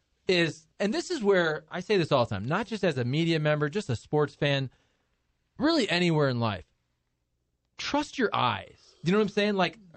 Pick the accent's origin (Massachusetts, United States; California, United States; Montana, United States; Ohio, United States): Ohio, United States; Toledo; See, I'm from Toledo, Ohio, so I really have no room to talk.